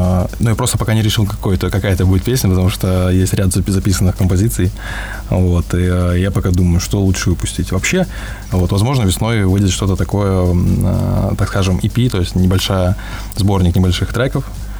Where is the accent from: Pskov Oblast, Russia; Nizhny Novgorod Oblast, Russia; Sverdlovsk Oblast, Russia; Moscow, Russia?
Pskov Oblast, Russia; Velikiye Luki; я исполнитель из Великих Лук